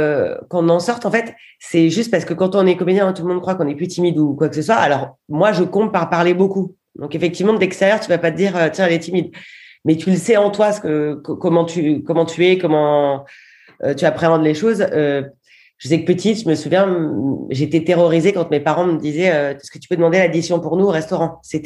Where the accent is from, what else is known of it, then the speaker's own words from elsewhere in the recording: Marseille, Provence-Alpes-Côte d'Azur, France; moved away as an adult; also born or lived in Spain / United States; now in Paris, France; J'ai grandi à Marseille. jusqu'au bac. Ma famille est là, enfin mes parents sont encore là-bas. Et ensuite, j'ai fait des études à Paris, un peu en Espagne, beaucoup aux États-Unis